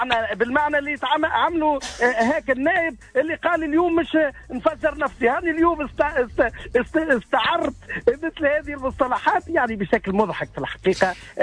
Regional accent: Tunisia

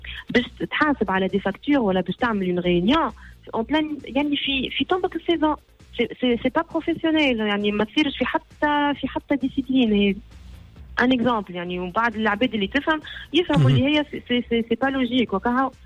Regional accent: Tunisia; انا يعني تونسيه في قلبي وفي في كل شيء

